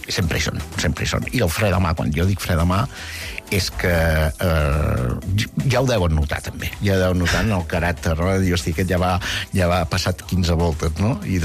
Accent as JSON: {"language": "Catalan", "town": "Salt", "region": "Catalonia", "country": "Spain", "tie": "born there", "lives_now": "Girona, Spain", "said": "jo vaig néixer a Salt i que estiguéssim a Salt i després ara sigui a Girona"}